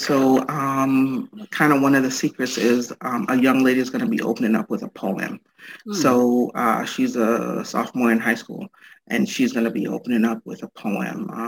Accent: Antigua & Barbuda; I'm from the Caribbean. My dad is from Mississippi. I was born in Antigua in the Caribbean.

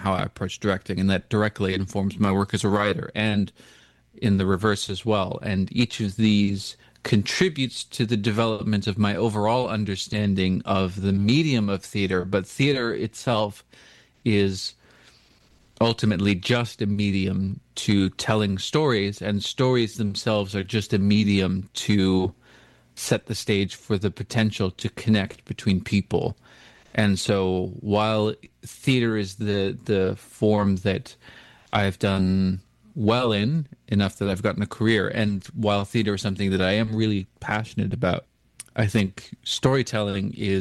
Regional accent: British Columbia, Canada; I'm from the Nishka First Nation on both sides of my family. We trace our geographical roots back to Northwest BC in the Ness Valley.

